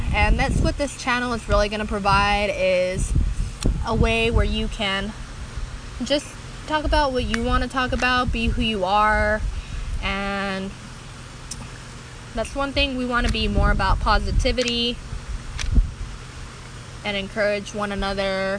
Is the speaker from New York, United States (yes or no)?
no; Kansas, United States; Yeah, well, you know, Ken's from Florida, I'm from Kansas.